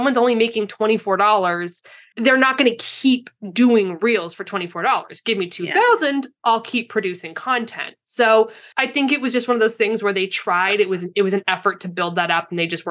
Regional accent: Canada; now in San Diego, United States; We're spoiled in San Diego. I get it. I'm from Canada.

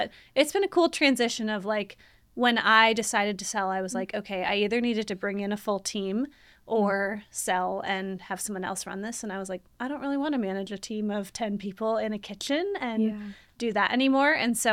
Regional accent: Minnesota, United States; now in Lincoln, United States; I am originally Minnesotan. I'm a transplant here in Lincoln, but I've been here for, 12, 13 years now, so Lincoln is my home.

